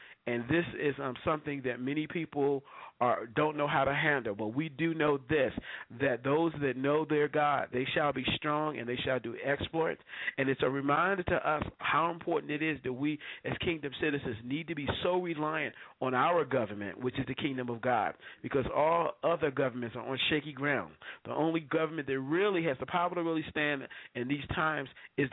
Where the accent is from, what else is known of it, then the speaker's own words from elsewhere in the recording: Washington, District of Columbia, United States; coming from growing up in Washington, D.C., where all my siblings and my brothers and sisters are